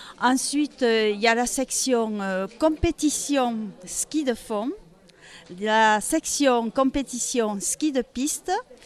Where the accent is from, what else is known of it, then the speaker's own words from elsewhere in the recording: Lourdes, Occitanie, France; Moi-même, je ne suis pas d'Argelès, je suis de Lourdes.